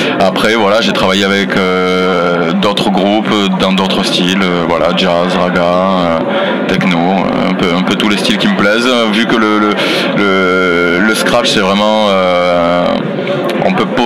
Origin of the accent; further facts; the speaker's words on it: Toulouse, Occitanie, France; je viens de Toulouse, vraiment natif toulousain.